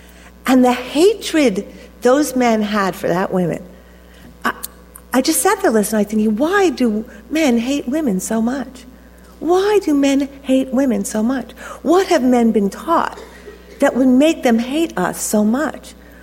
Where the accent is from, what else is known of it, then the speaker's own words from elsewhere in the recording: United States; I come from America, I'm white, I'm upper middle class.